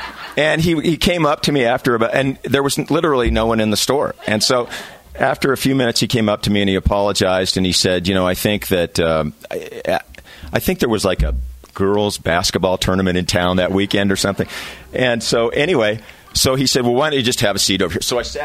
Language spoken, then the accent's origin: English; Denver, Colorado, United States; And I grew up in Denver. I went to school at Colorado State University, where I started out as a pre-med major, pre-med bioscience major.